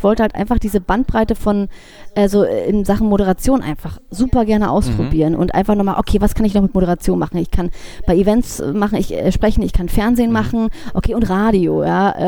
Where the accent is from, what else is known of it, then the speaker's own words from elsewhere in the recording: Berlin, Germany; now in Hamburg, Germany; Nee, ich komme eigentlich aus Berlin.